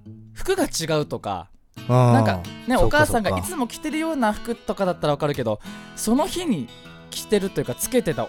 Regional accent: Fujisawa, Kanagawa, Japan; この番組は藤沢出身の俳優タレントとして活動する

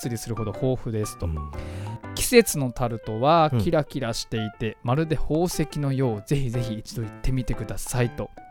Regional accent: Fujisawa, Kanagawa, Japan; この番組は藤沢出身の俳優タレントとして活動する私

